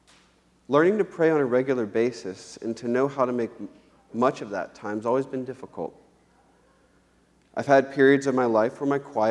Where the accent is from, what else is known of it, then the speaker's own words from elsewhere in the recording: Jacksonville, Florida, United States; I was born and raised in Jacksonville, and I more or less grew up as a Southern Baptist